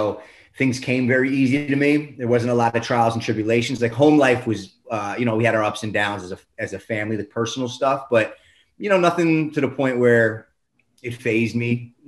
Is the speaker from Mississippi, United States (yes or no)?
no; Westwood, New Jersey, United States; I am from, I was born and raised in Westwood, New Jersey. Small little town. Good community though, grew up with a, you know, good family, great friends, played a lot of sports.